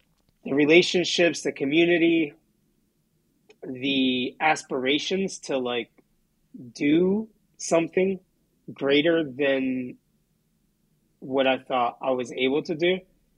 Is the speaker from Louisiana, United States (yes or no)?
no; Newark, New Jersey, United States; Just like I didn't grow up in Brooklyn, but I grew up in Newark, New Jersey.